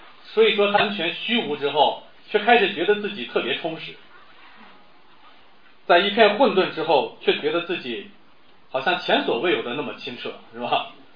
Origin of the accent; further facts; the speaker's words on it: Northeast China, China; 那么他就是咱们东北话说有点欠削